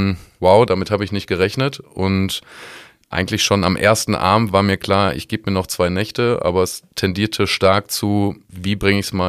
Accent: Schönebeck, North Rhine-Westphalia, Germany; born there; Ich bin gebürtiger Schönebecker

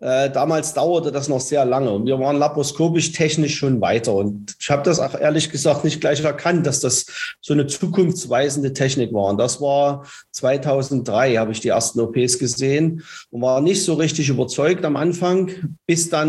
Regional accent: East Germany, Germany; ich bin in der DDR groß geworden

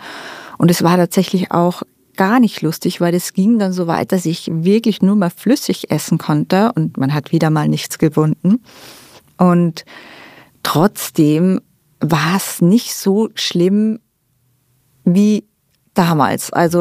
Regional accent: Styria, Austria; now in Vienna, Austria; meine Heimat ist ursprünglich ja nicht Wien, sondern meine Heimat ist die Steiermark, hat ganz viel mit München gemeinsam. Also auch die Sprache ist dort sehr, sehr ähnlich.

